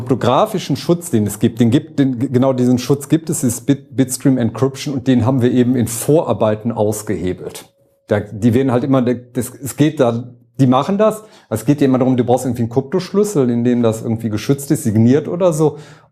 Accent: Cologne, North Rhine-Westphalia, Germany; aber als Kölner, ne

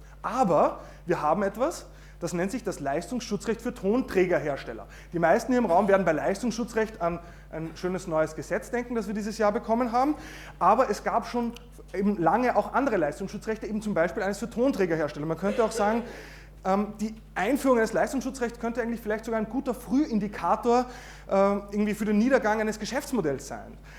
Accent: Austria; ich bin Österreicher

